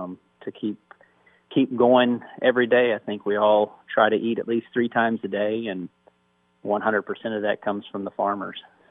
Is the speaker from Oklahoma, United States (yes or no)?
yes; Oklahoma, United States; And so I'm originally from Oklahoma, was born and raised in South Central Oklahoma and graduated from Oklahoma State University